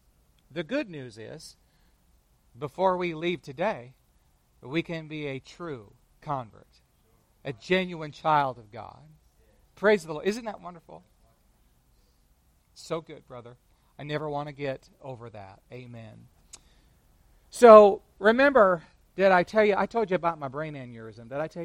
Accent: California, United States; I grew up in California. Certainly at Central California, but certainly not a place of moral and virtue.

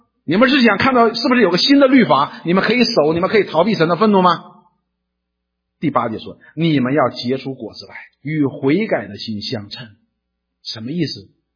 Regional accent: Northeast China, China; accent: Northeastern Mandarin; 我们就是用我们东北话说，就是闲的懒的。

